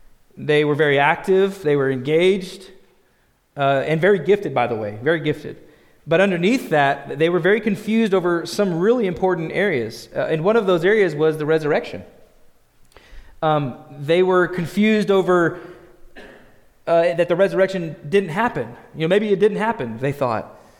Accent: Arkansas, United States; as we're new Kansans here, we're not Arkansans, we just lost two letters. That's all. We're from Arkansas. It's not your Kansas, it's our Kansas.

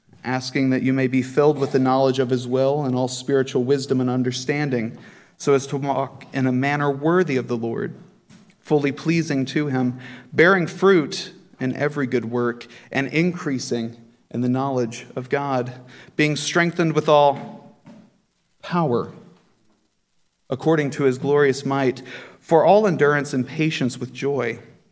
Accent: United States; Although, as an American, I really do like that saying.

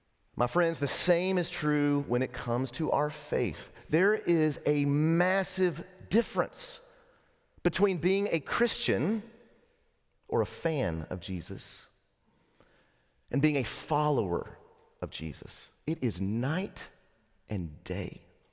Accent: Lubbock, Texas, United States; my hometown of Lubbock, Texas

